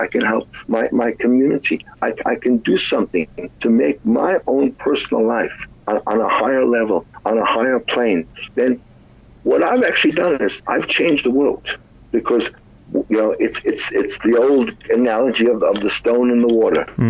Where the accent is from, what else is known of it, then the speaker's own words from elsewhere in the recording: United States; Not the situation in America, and I'm an American, but the American politics seems absolutely completely unreasonable.